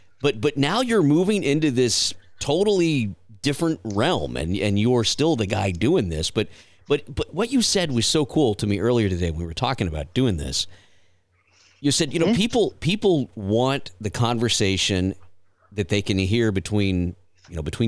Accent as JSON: {"language": "English", "region": "Texas", "country": "United States", "tie": "born or raised there", "said": "And down where we grew up in South Texas, nobody travels."}